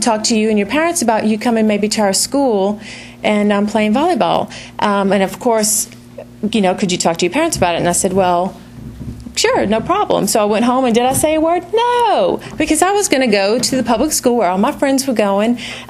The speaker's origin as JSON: {"language": "English", "town": "New Orleans", "region": "Louisiana", "country": "United States", "tie": "born or raised there", "said": "And we had, I grew up in New Orleans."}